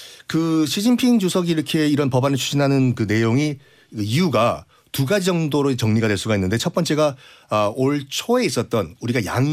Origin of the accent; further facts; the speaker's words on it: Busan, South Korea; 저는 이제 부산인데 네. 약간 공기가 달라요.